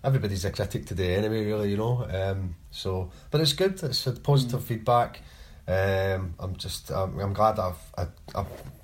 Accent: Coatbridge, Scotland, United Kingdom; Well, I'm originally from Coatbridge, which is a kind of mining town, but 9 miles or something outside of Glasgow.

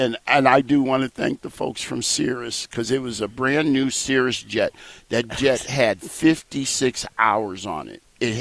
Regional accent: the South, United States; born there; We were, you know, in the South during that time. I was born in the South during Jim Crow. During Jim Crow era, I was born in a segregated hospital.

